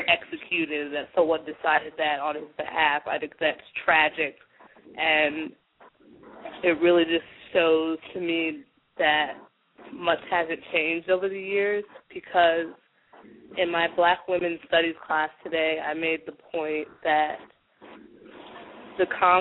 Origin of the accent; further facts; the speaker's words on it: United States; Yes, I'm African American.